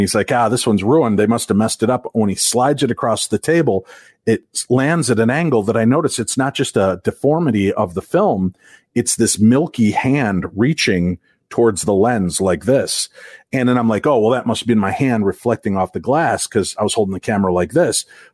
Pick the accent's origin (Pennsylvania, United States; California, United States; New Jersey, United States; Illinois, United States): Illinois, United States; Chicago; When I grew up in Chicagoland area